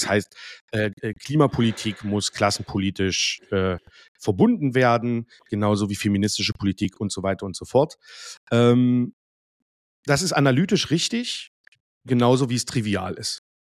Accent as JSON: {"language": "German", "region": "East Germany", "country": "Germany", "said": "Und ich als Ostdeutscher sage das sehr, sehr gerne. Endlich wieder im Osten zweistellig."}